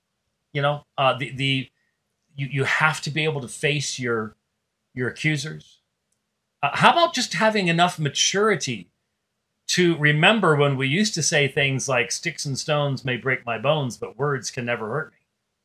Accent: Minnesota, United States; I was born in Minnesota, for crying out loud. It's my home state.

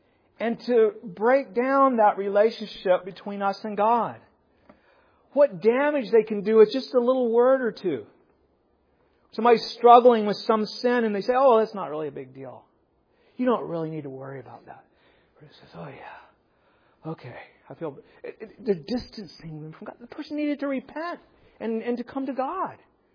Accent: Timberley, Nova Scotia, Canada; also born or lived in Halifax; Like if I'm talking to someone out in British Columbia, I'll tell them I'm from Halifax. If I'm talking to someone around here, I'll tell them I'm from Timberley.

